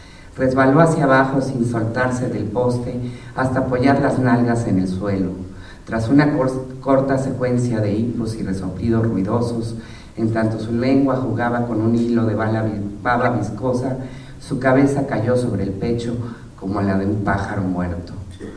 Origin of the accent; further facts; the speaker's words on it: Chiapas, Mexico; also born or lived in Mexico City; Y aunque nací en el Distrito Federal, toda mi familia es de Chiapas. Mi madre era guatemalteca, así que soy de Chiapas, pues.